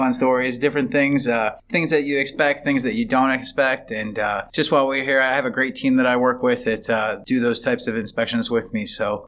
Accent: Pittsburgh, Pennsylvania, United States; I'm originally from Pittsburgh, moved back home, worked as a wellness instructor for about a year or so

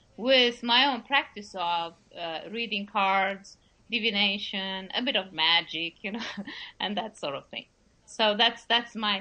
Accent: Romania; now in Denmark; although I've been living in Denmark for 25 years, I come originally from Romania.

